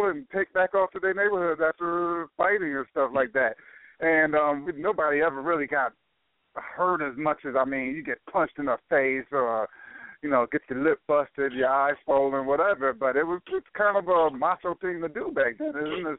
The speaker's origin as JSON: {"language": "English", "town": "Rochester", "region": "New York", "country": "United States", "tie": "born or raised there", "said": "back in my day, growing up in Rochester, New York"}